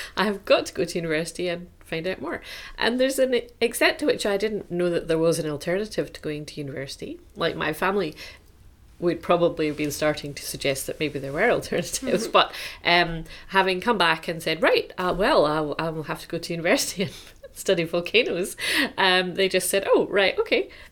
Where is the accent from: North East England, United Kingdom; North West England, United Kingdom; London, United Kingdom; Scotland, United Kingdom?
Scotland, United Kingdom; Paisley; I'm from Scotland. So I was born and brought up in a big town called Paisley, next to Glasgow, in Scotland.